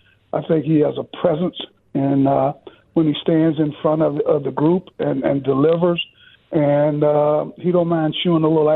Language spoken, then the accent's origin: English; Muscle Shoals, Alabama, United States; I grew up in Muscle Shoals, which is, what, maybe 2 hours from there.